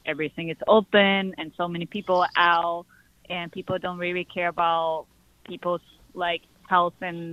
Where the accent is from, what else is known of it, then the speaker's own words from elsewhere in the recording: Tokyo, Japan; now in New York, United States; So I live in New York 10 years, and I'm from Tokyo